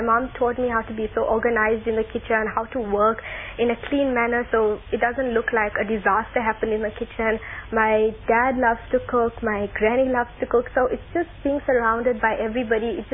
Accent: Lobatse, South-East District, Botswana; Yes, I'm from Lobatse.

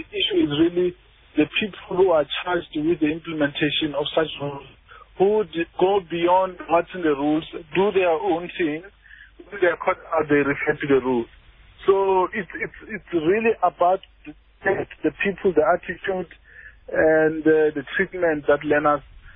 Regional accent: South Africa; Because as much as we are all South African, we have cultural differences, we have traditional things that we want to do.

